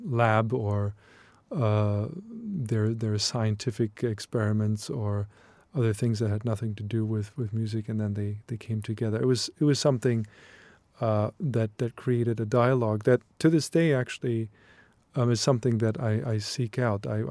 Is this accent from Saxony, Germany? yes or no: yes; Leipzig, Saxony, Germany; My hometown, Leipzig, the birthplace of many composers